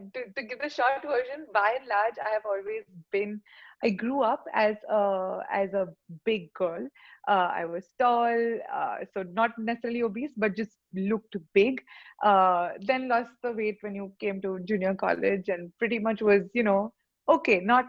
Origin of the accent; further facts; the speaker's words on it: India; English is a second language; But that, I think that's just more satisfaction being an Indian, that I got like that 2 rupees ka discount.